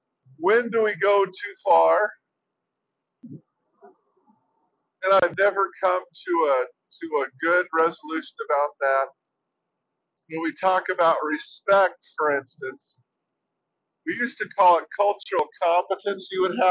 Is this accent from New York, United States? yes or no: no; California, United States; now in New Mexico, United States; because when I came from California, that was one of the things that really made me excited about New Mexico